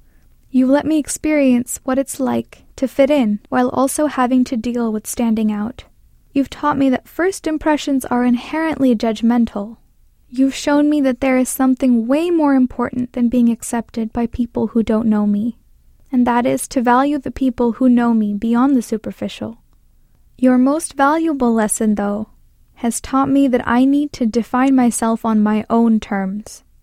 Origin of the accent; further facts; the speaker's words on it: India; When I speak in Tamil, their eyes grow wide with surprise. Some people bluntly question whether I'm really Indian.